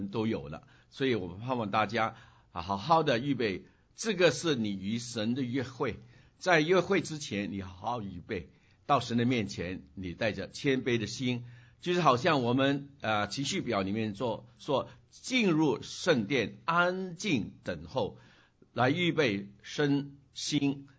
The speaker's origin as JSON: {"language": "Chinese", "country": "Hong Kong", "moved": "yes", "said": "我们离开香港离乡别井，在这个地方生活的时候，我们要学英文"}